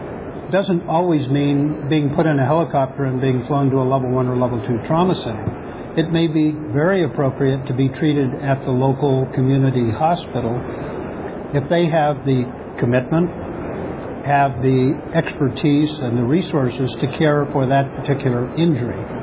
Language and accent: English; Wyoming, United States; I grew up in Wyoming, and I talked about growing up in a very small town in Wyoming